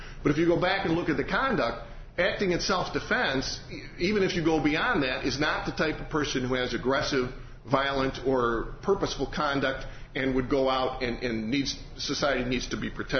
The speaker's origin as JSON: {"language": "English", "region": "Indiana", "country": "United States", "said": "We're from Lake County, so we're very near Chicago anyway."}